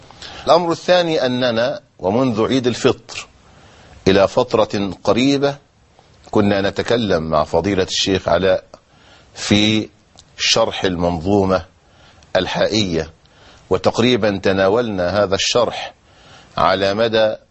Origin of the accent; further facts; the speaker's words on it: Egypt; accent: Egyptian colloquial Arabic; ونحن أحيانا في لهجتنا العامية المصرية نقول ضحية ضحية